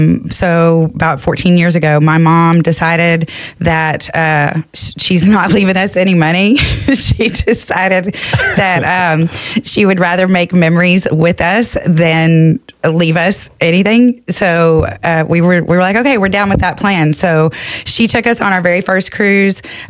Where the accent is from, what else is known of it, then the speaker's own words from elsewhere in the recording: Houston, Texas, United States; But yeah, I grew up in East Houston. So where I come from, we didn't have to go outside really to know which way the wind was blowing where I grew up off Highway 90